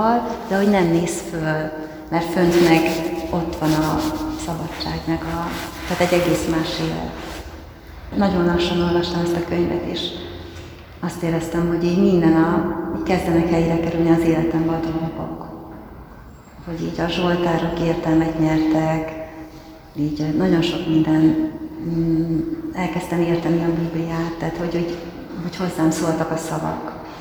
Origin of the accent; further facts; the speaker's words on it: Szeged, Csongrád-Csanád, Hungary; Szegeden nőttem fel, és hogy egy református családban minden vasárnap jártunk református istentiszteletre